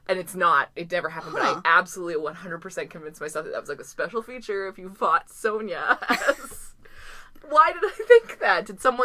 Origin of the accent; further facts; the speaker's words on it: Washington, United States; accent: Midwestern; I always sound like I'm from the Midwest, but I've lived on the Pacific Northwest the whole time.